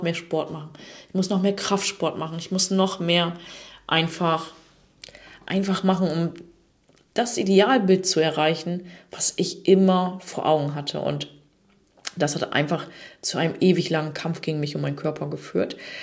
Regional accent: Germany; ich komme aus der Nähe von Bremen, bin 85er Baujahr

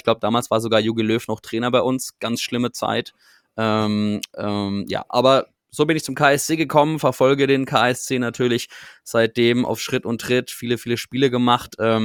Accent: Karlsruhe, Baden-Württemberg, Germany; born there; Witzigerweise aus Gibraltar und aus München, das ist eine lange Geschichte. Aber wir kommen beide gebürtig aus Karlsruhe

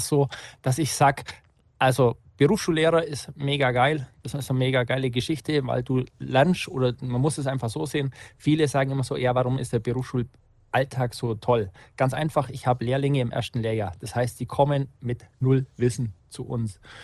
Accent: Augsburg, Bavaria, Germany; Ich bin tatsächlich Unterallgäuer. Hier schimpfen sie immer ein bisschen, weil Oberallgäu und Unterallgäu ist doch ein bisschen anders, aber tatsächlich bin ich Allgäuer, komme aber aus Augsburg.

